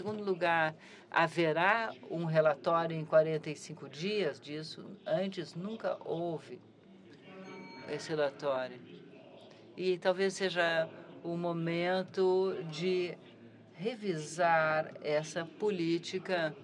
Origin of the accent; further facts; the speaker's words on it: Ghana; Portuguese is a second language; Eu sou de Ghana. É a segunda vez que eu venho.